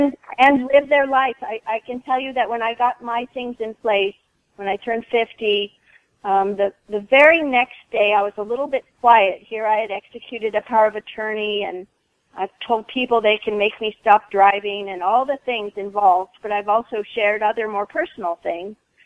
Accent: California, United States; And we come from Southern California, like I said, so the traffic here to me is nothing but...

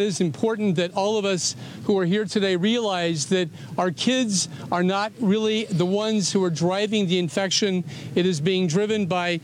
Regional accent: Santa Monica, California, United States; I'm a pediatrician from Santa Monica, California.

